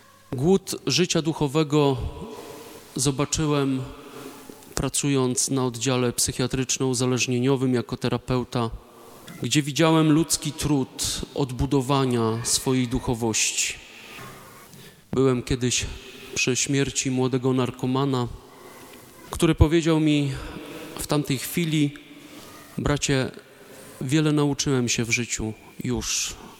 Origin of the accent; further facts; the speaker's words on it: Masovian Voivodeship, Poland; Ja pochodzę z Kurpiowszczyzny. To już granica z warmińsko-mazurskim województwem.